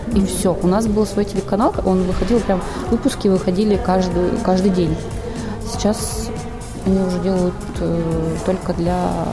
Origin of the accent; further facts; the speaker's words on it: Perm Krai, Russia; С Коми-Пермяцкого округа, который находится на территории Пермского края